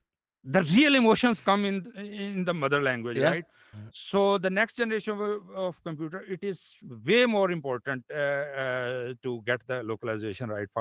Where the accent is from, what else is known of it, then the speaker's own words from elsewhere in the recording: Pakistan; first language Punjabi; English is a second language; So, majority of people in Pakistan, the majority ethnic group is Punjabi, is my mother tongue, right?